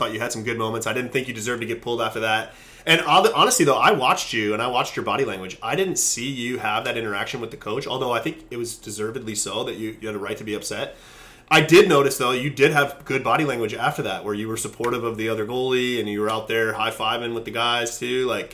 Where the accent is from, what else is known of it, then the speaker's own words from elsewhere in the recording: Buffalo, New York, United States; I'm an American player. I'm from Buffalo, New York. Grew up playing there my whole life, close to Toronto.